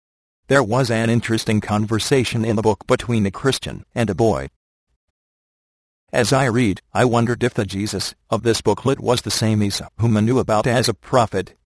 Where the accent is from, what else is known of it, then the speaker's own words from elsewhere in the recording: Karukana, Kerala, India; born there; English is a second language; I was born on Friday, July 15, 1951. My father was a mullah, a Muslim religious leader in a small village of Karukana in the South Indian state of Kerala.